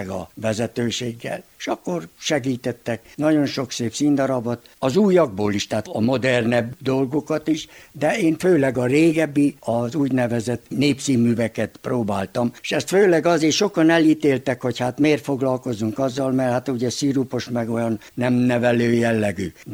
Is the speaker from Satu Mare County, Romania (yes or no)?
no; Odorheiu Secuiesc, Harghita, Romania; Diákkoromban úgy megszerettem Székelykeresztúrt, különben udvarhelyi vagyok. Oda érdekes módon nem kívánkoztam annyira, bár a gyerekkorom egy része ott telt